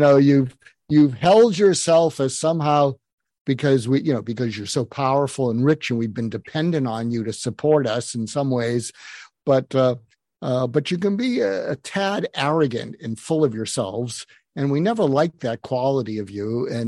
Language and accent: English; United States; Well, hey, I'm an American.